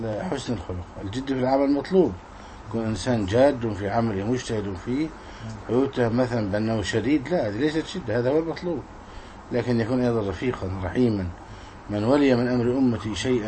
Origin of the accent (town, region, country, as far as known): Egypt